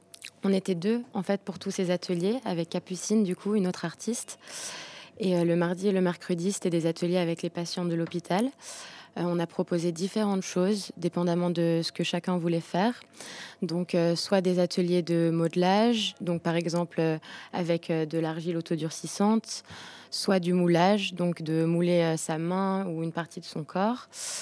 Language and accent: French; Crans-Montana, Valais, Switzerland; Alors moi, j'ai grandi à Crans-Montana. Donc, je suis moitié valaisanne et moitié arménienne, parce que ma mère est du coup arménienne d'Iran. Et voilà. Et ça fait 7 ans que je vivais à Paris, du coup, pour faire mes études.